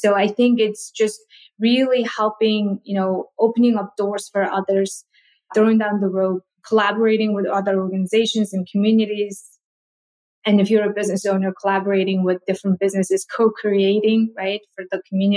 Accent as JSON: {"language": "English", "country": "Mongolia", "tie": "born or raised there", "also_born_or_lived": "South Korea", "moved": "yes", "said": "So growing up in Mongolia, I didn't get to eat a lot of fruit because it's just so expensive and we don't have a lot. And when I first moved to South Korea"}